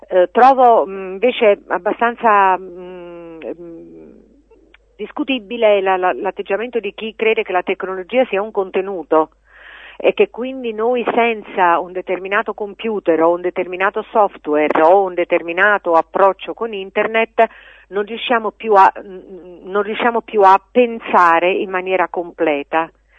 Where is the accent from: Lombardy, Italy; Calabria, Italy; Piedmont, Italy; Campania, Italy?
Campania, Italy; Naples; raccontando storie legate a Napoli, alla mia terra